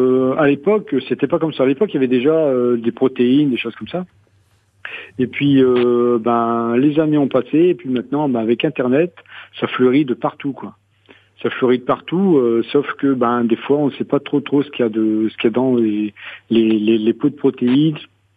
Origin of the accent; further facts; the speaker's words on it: Nord, France; also born or lived in Savoie; moi à l'origine je viens du Nord. Donc après je suis parti en Savoie, j'ai travaillé 5 ans, bon là-bas il n'y avait pas de salle du tout parce que c'était en montagne.